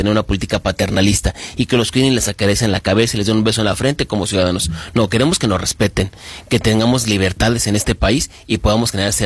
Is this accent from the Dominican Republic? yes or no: no; Mexico; fortalecer como mexicanos las instituciones de nuestro país ayuda mucho